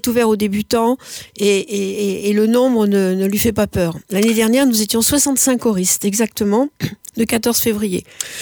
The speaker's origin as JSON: {"language": "French", "town": "Montpellier", "region": "Occitanie", "country": "France", "said": "d'autres que je connais bien qui sont de Montpellier, parce que c'est là d'où je viens"}